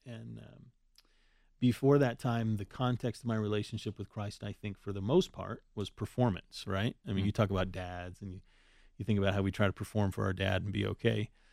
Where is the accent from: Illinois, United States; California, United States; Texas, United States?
California, United States; I really associate with California, so when someone asks me, where are you from? Southern California. That's where I grew up, about an hour north of San Diego.